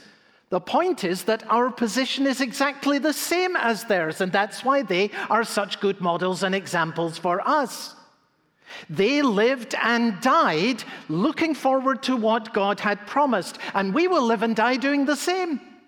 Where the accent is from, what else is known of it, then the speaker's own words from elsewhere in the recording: Edinburgh, Scotland, United Kingdom; growing up in Edinburgh, Scotland as a child.